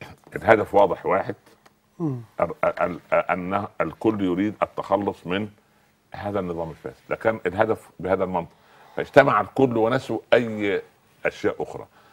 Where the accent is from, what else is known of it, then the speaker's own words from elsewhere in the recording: Upper Egypt, Egypt; يعني الصعيد اهلي وارضي التي نشات فيها